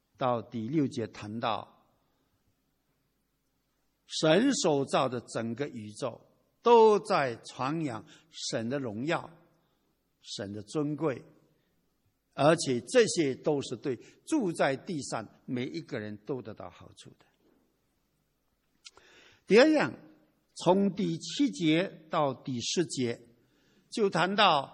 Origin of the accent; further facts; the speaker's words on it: China; 我在中国农村长大，我们那个家我们那个农村有两姓，一个姓陈的， … ，两个两姓的人差不多都有五六百人，大概一千二左右。那么我妈妈是姓陈的